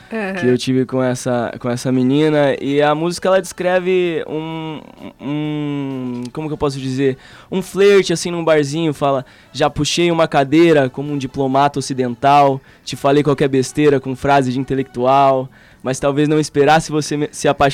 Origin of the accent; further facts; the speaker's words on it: São Simão, São Paulo, Brazil; Sim, sou de São Simão, do bairro de Bento Quirino